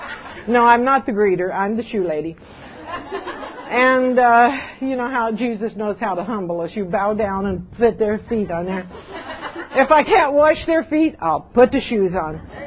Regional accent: Allen's Creek, North Carolina, United States; born there; also born or lived in Washington, United States; Now, this is the hard part, okay, to introduce this woman. I was born in North Carolina on a little place called Allen's Creek, in the hills, in the mountains of North Carolina. I was a hillbilly, Tar Heel hillbilly

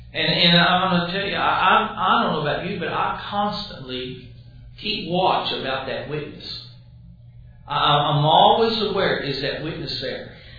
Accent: Dallas, Texas, United States; When I was young, church I grew up in Dallas, there was a friend

